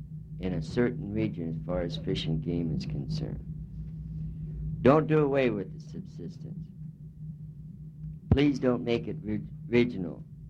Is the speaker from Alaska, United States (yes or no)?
yes; Douglas, Alaska, United States; born there; I was born in Douglas, Alaska, 51 years ago. I'm Alaskan, I'm an American, I'm an Irish descent.